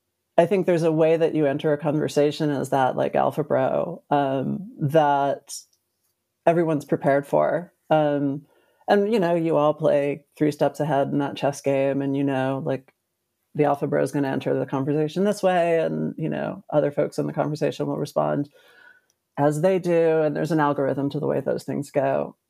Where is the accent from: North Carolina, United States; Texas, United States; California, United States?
Texas, United States; I grew up in Texas. And I was like, I'm Gen X.